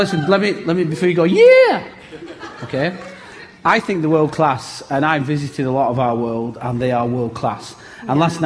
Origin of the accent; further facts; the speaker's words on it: England, United Kingdom; I'm an Englishman abroad, right?